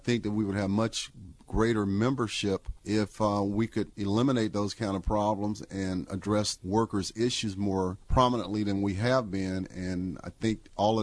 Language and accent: English; California, United States; since I come from California, Southern California in particular, there's a lot of diversity in Southern California.